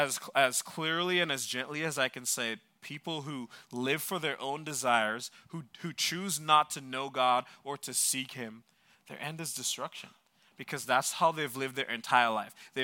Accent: Jamaica; now in United States; Except for me, I'm a Jamaican citizen, or I still have a Jamaican passport.

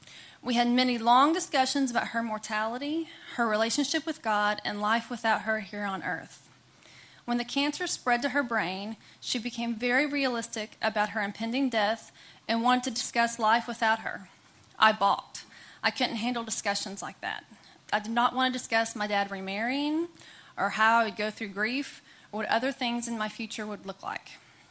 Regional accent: Denton, Texas, United States; I was born in Texas and grew up around Denton. I have a younger brother.

